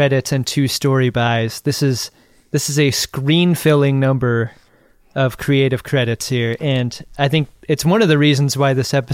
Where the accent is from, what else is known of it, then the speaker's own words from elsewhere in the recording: Ireland; I'm Irish, and my people have fought for a long time against this fucking stereotype.